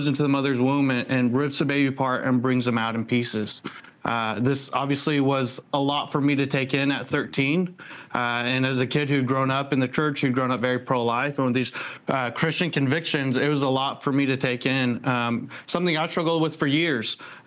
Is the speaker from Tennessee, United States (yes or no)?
no; Oklahoma, United States; also born or lived in South Korea; Yeah, so I grew up in Oklahoma. I'm adopted. I'm one of 12 kids, 10 of us being adopted.